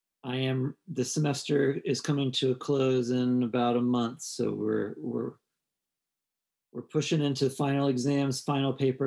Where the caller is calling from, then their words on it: Charlottesville, Virginia, United States; I am tuning in from Charlottesville, Virginia, and it is also a nice, sunny, clear spring day.